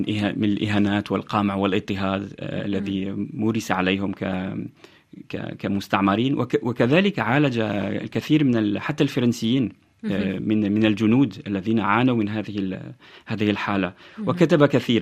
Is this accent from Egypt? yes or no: no; Algeria; شخصية مهمة جدا بالنسبة لي كجزائري، أنا مواليد الجزائر وترعرعت في الجزائر يعني منذ طفولتي،